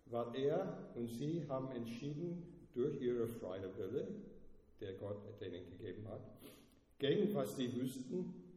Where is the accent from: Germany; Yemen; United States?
United States; German is a second language; moved away as an adult; also born or lived in Austria; now in Switzerland; ich bin ein Amerikaner, es kommt durch, ne, durch meine Sprache